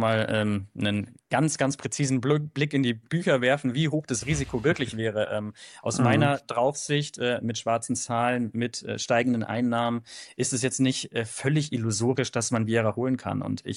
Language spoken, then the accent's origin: German; Bavaria, Germany; Also ich komme ursprünglich aus Bayern.